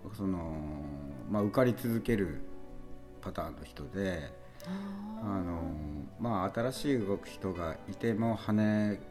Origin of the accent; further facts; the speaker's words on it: Okayama, Japan; でもこれすごい有名な話なのね、この地元岡山の中では。